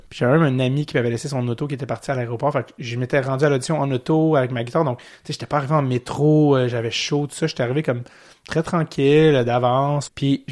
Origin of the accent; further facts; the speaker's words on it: Montreal, Quebec, Canada; Donc, moi, je venais de Montréal.